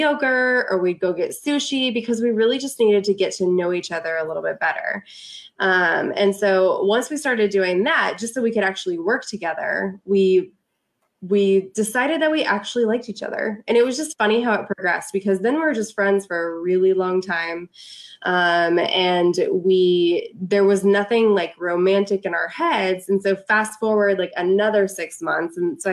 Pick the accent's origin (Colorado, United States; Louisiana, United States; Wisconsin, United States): Colorado, United States; moved away; I'm actually originally from Colorado, and I'm a small town country girl, like surrounded by corn and cattle and just a lot of country. And there were 2,000 people in my town.